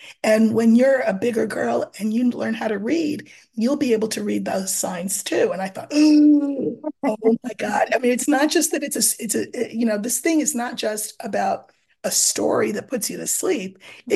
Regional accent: New York City, New York, United States; Well, I was raised in New York City.

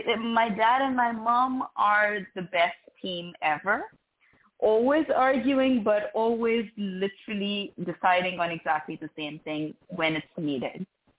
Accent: Pakistan; So I'm coming from Pakistan.

